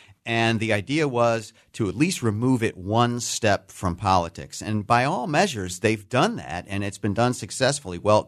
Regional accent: Illinois, United States; It was one of my formative experiences growing up in the Chicago area to watch that whole drama of the Nazis marching in Skokie unfold.

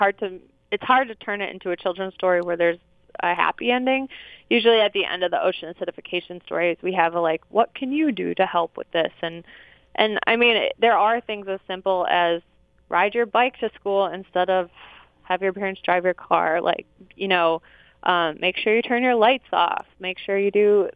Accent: Minnesota, United States; I'm originally from Minnesota, so about as far from the ocean as you can get in the U.S.

